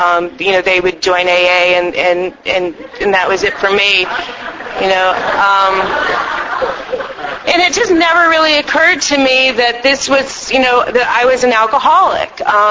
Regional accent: Virginia, United States; I grew up in Virginia. My parents were atheist New York Jews

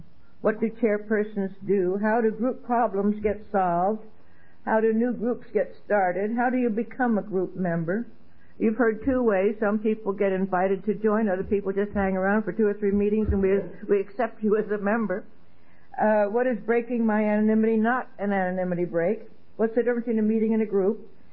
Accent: Miami, Florida, United States; But I said, I'm from Miami.

